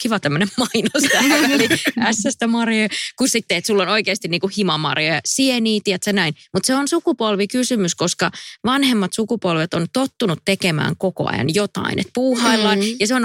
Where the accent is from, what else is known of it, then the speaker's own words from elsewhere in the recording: Eno, North Karelia, Finland; Mutta sieltä, mistä mä oon kotoisin Enosta, niin sun pitää oikeasti kävellä aika pitkä matka